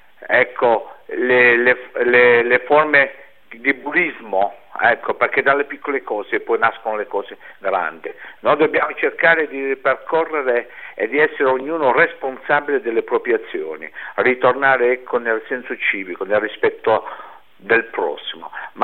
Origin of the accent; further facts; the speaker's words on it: Calabria, Italy; born there; moved away; perché io volevo stare nella mia terra, perché la mia terra dove sono nato è la Calabria, io amo la mia terra, ho dovuto lasciare tutto, fuggire di notte